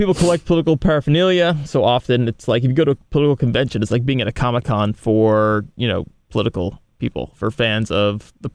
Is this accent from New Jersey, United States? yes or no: yes; New Jersey, United States; I can't pronounce it because I'm from Jersey.